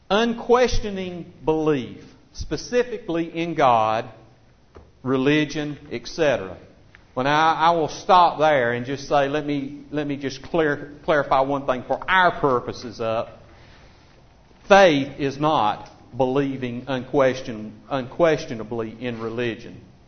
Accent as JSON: {"language": "English", "country": "United States", "said": "I unashamedly, as an American, I'm proud of our nation and our heritage and where we came from"}